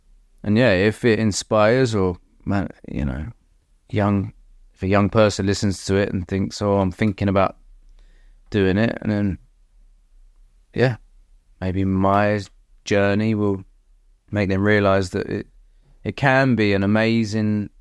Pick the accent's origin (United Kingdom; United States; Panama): United Kingdom; London; I grew up in London